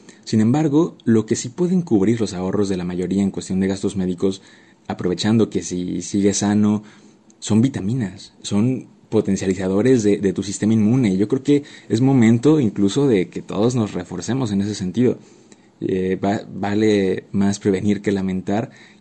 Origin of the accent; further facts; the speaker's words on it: Mexico; ya somos así los mexicanos y ya nos chingamos